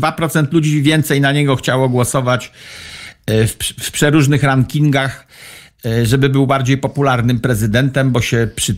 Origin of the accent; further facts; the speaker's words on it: Pomeranian Voivodeship, Poland; to ja wtedy mówię, że ja jestem z wioski na Kociewiu